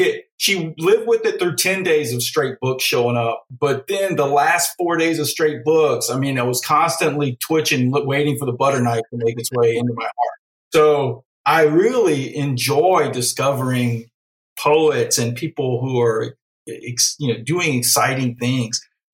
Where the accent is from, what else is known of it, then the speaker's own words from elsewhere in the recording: Bayou Cane, Louisiana, United States; now in Hammond, United States; I always say Houma. I always say Bayou Cane, actually, because that's where people from Houma know I'm from Bayou Cane.